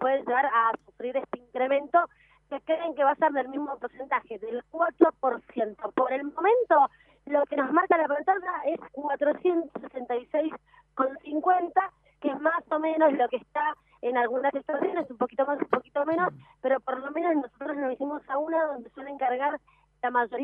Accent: Argentina; Ya estamos acostumbrados, somos argentinos de alguna manera

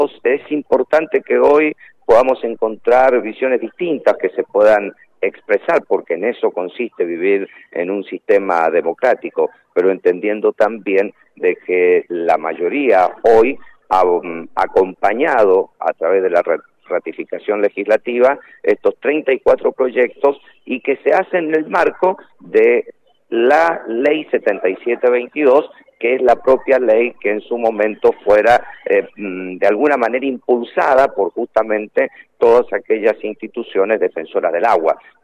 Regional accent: Mendoza, Argentina; Si nosotros como mendocinos no entendemos que el recurso más crítico que tiene Mendoza es el agua, y somos mendocinos bien nacidos

